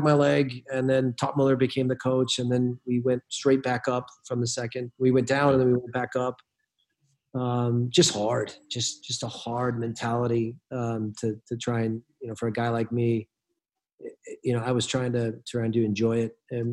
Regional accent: United States; As an American, the first American ever to break in, there was a lot of pressure, a lot of whatever.

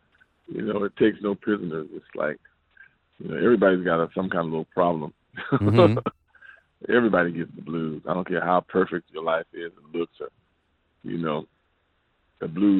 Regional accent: Compton, California, United States; I'm from Compton, man.

